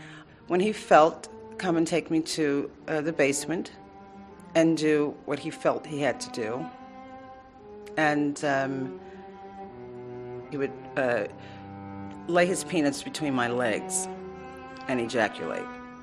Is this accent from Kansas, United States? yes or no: no; Brooklyn, New York, United States; I grew up in Brooklyn, New York. This was a nice house, and there was 10 of us, 10 children